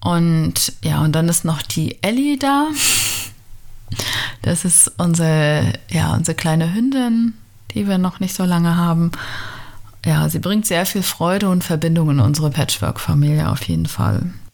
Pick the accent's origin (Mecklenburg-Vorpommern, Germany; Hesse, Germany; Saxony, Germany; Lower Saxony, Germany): Mecklenburg-Vorpommern, Germany; Schwerin; Ich bin aus Schwerin und ja, ich bin in der ehemaligen DDR aufgewachsen, bis ich 11 war. Ich bin aufgewachsen in einer quasi so einer Arbeiterfamilie, so ganz typisch, im Plattenbau.